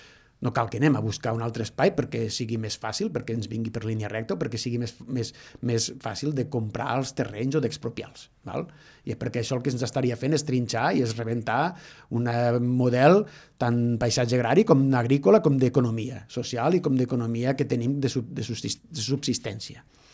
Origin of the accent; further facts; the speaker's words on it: Falset, Catalonia, Spain; Jo soc de la comarca, soc de Falset, soc del Priorat